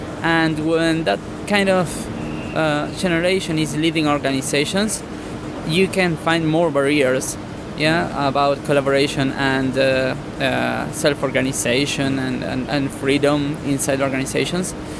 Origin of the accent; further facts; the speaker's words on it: Buenos Aires, Argentina; I'm from Buenos Aires. Mm-hmm. I'm based in Buenos Aires right now.